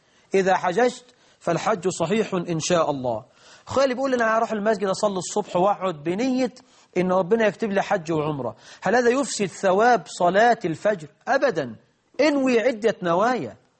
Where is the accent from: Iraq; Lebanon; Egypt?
Egypt